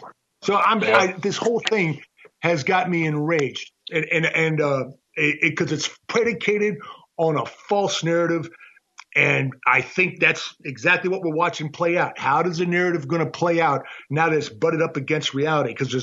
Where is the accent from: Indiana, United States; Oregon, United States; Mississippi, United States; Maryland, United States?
Maryland, United States; Annapolis; Well, man, I was raised mostly in Annapolis, Maryland.